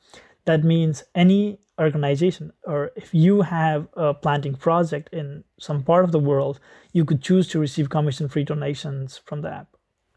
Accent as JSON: {"language": "English", "country": "Nepal", "tie": "born or raised there", "said": "I grew up in Nepal"}